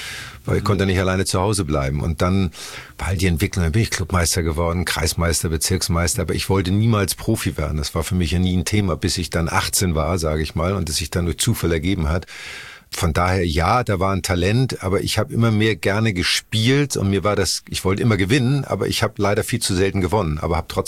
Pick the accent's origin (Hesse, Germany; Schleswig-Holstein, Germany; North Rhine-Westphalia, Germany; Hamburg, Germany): Schleswig-Holstein, Germany; Elmshorn; aber ich bin in Elmshorn groß geworden, aufgewachsen und ich hatte eine tolle Kindheit.